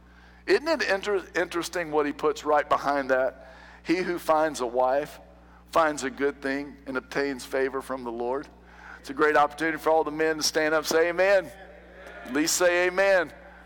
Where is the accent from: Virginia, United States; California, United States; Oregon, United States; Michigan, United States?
Virginia, United States; We were raised in Virginia.